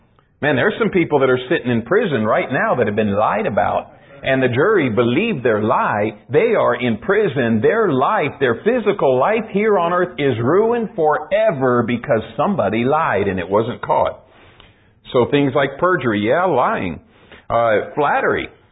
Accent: Arizona, United States; You know, I came from Arizona and I basically grew up, I basically grew up suburban, you know.

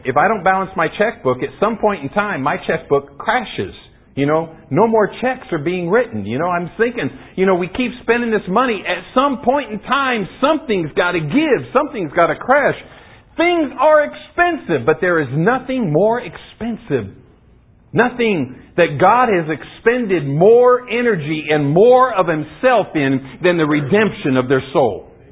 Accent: Arizona, United States; One year, I know Lyndall doesn't believe me, but I grew up in Arizona. I really did see the Grand Canyon.

